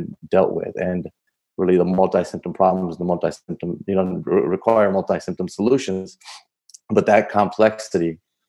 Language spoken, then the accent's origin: English; Milwaukee, Wisconsin, United States; I'm from Milwaukee, I'm familiar with Milwaukee. I've lived in every part of Milwaukee, so it's not that I'm not familiar with it.